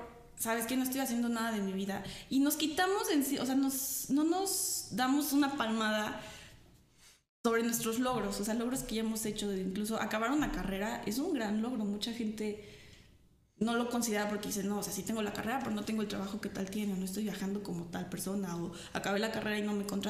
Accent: Mexico; Y a veces mucho como mexicanos criticamos eso.

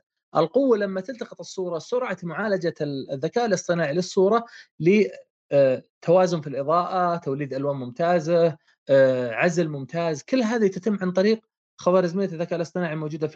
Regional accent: Saudi Arabia; ترى الناس عندنا في السعودية يشترون

